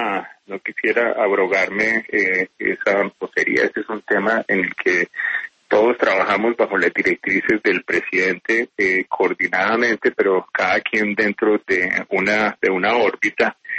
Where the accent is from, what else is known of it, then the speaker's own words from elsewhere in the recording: Colombia; como colombiano